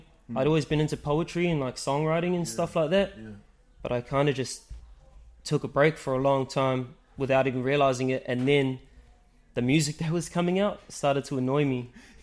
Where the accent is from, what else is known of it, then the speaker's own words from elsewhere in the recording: West Auckland, Auckland, New Zealand; now in Far North, New Zealand; born and raised in West Auckland. I now reside in the far north.